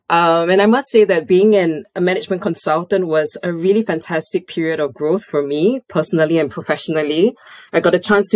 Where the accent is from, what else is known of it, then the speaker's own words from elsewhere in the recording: Singapore; I come from Singapore. I'm a proud Singaporean up to today.